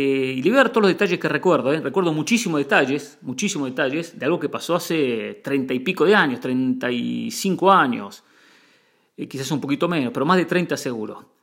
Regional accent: Mar del Plata, Buenos Aires Province, Argentina; moved away as an adult; Yo me fui de Argentina a los 22. Más o menos esa edad tenía. Fue en Mar del Plata.

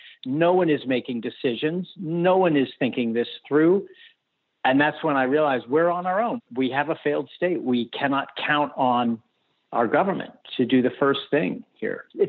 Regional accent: United States; For me, as an American, it's hard to anticipate how low it can get

